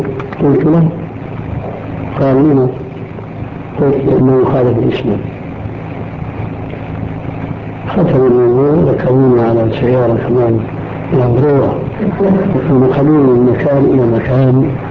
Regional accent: Syria; moved away; انا خروجي من سوريا في لبنان

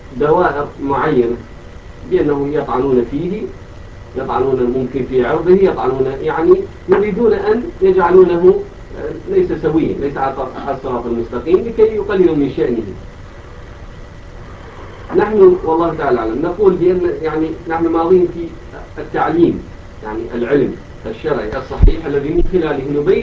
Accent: Iraq; احنا من العراق

